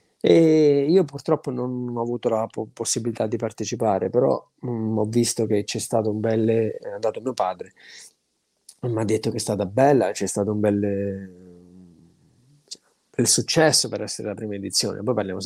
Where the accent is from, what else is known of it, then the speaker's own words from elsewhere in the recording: Abruzzo, Italy; io come ho già scritto mi sono vergognato da abruzzese per questa persona